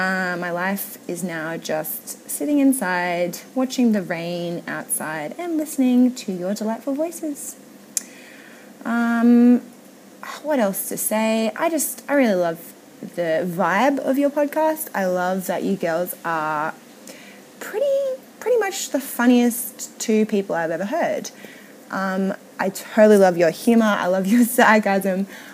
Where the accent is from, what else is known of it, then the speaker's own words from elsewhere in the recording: Sydney, New South Wales, Australia; I'm from Sydney, Australia.